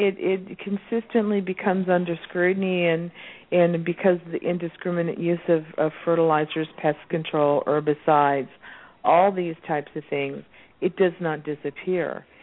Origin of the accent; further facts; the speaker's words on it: California, United States; born there; I was born in California, but Southwest Florida is really where I learned how